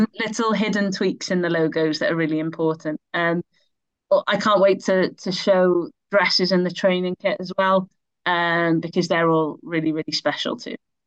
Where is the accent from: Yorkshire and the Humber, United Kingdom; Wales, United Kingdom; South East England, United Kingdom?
Wales, United Kingdom; which obviously being Welsh, we're incredibly passionate.